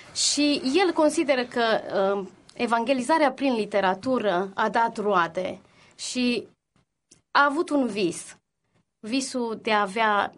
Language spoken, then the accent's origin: Romanian; Codlea, Brașov County, Romania; După 3 ani de zile m-am întors în Brașov, pentru că eu sunt deloc din Brașov, sunt din orașul Codlea. Și m-am întors înapoi